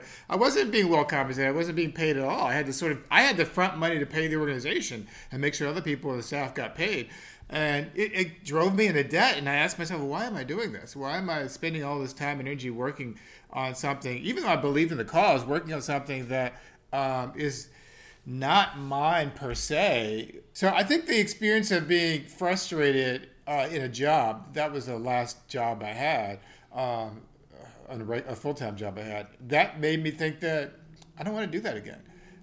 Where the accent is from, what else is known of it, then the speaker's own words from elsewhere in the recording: St. Louis, Missouri, United States; born there; also born or lived in New Hampshire / Boston / San Francisco / Los Angeles; I was born in St. Louis, Missouri, and I haven't lived there since I was a child. But I went to 3 different high schools. I went to college in New Hampshire, law school in Boston, worked in San Francisco, LA, Little Rock, Arkansas